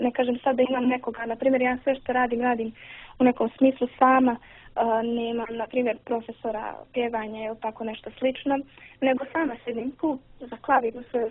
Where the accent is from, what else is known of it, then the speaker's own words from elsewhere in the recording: Zvornik, Republika Srpska, Bosnia & Herzegovina; Inače, moj rodni kraj je Zvornik, on je tu odmah na granici sa Srbijom, tako da sam jako blizu.